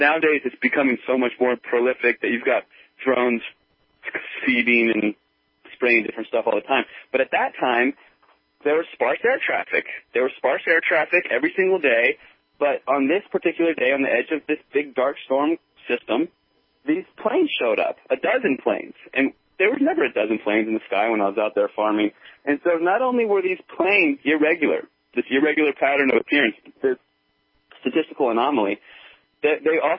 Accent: Virginia, United States; also born or lived in Northern California; I grew up in Virginia, and then after all these different walks of life and many careers, I ended up in Northern California going back to school.

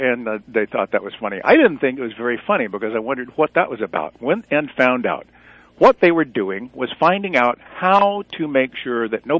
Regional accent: Texas, United States; now in Seattle, United States; Years and years ago, I came from Texas originally and moved to the Pacific Northwest near Seattle, where I live now and have for all of that time, 50 years almost.

